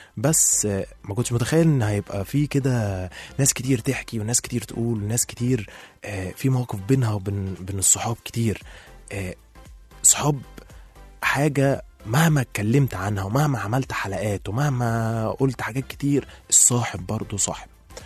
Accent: Suez, Suez Governorate, Egypt; انا اصلا من السويس والجامعه بتاعتي كانت في القاهره

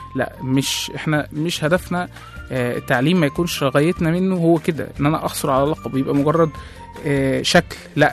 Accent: Egypt; وفي اسر كتير عندنا في مصر بيتكسر عليها القاعدة دي

